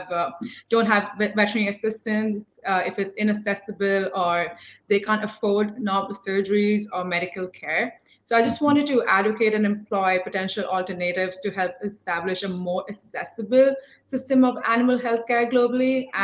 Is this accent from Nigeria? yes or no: no; India; moved away as an adult; also born or lived in Philippines; now in United States; Originally, I'm from India, and I moved here 5 years ago to pursue my bachelor's in animal sciences at Purdue. I've lived in three different countries. So I lived in the Philippines and then moved to India, and now I'm here in the United States.